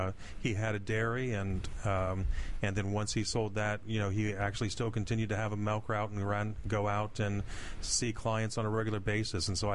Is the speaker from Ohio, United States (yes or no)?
yes; Wapakoneta, Ohio, United States; Big town of Wapakoneta, Ohio.